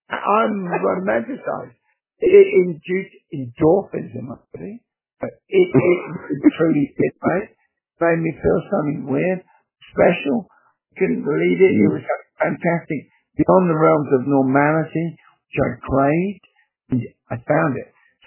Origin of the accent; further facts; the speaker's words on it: Soham, East of England, United Kingdom; The weird thing was, I was from Surham, which was like 20 miles away from Cambridge, growing up